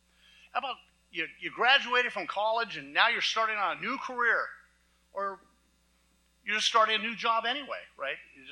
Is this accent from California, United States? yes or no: no; Montana, United States; I'm from Montana. I drop a calf, drop a kid.